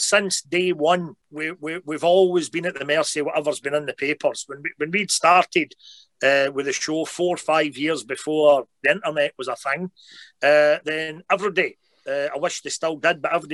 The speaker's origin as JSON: {"language": "English", "region": "Scotland", "country": "United Kingdom", "tie": "born or raised there", "said": "growing up in Scotland as well"}